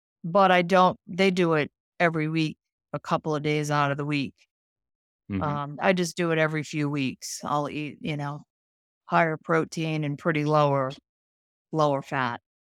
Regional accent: East Coast, United States; I grew up on the East Coast and I grew up right on the water.

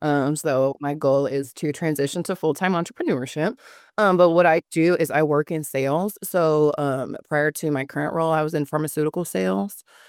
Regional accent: Virginia, United States; now in Houston, United States; So I am from Virginia originally, but I reside here in Houston, Texas.

